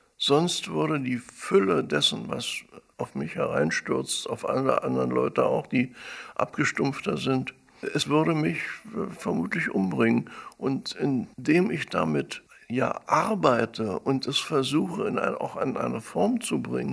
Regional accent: Berlin, Germany; ich bin ja Berliner, meine Eltern waren Berliner, bin ja da aufgewachsen

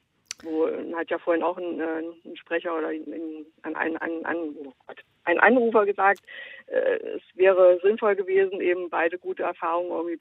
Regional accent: Germany; Ich habe das damals als Kind im Zonenrandgebiet irgendwie erlebt, DDR und Westen.

